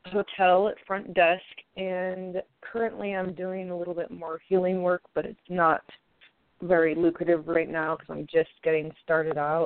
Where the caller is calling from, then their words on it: Oregon, United States; Eastern Oregon.